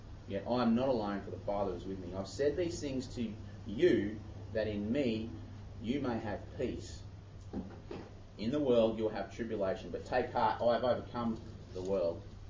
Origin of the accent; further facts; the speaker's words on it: Australia; I'm an Aussie ruler.